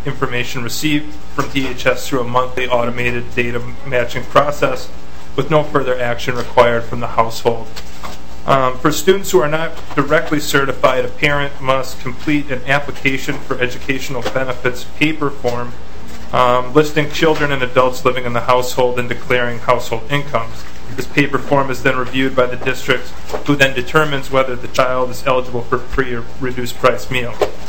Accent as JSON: {"language": "English", "region": "Wisconsin", "country": "United States", "said": "I'm from Wisconsin. I can't explain."}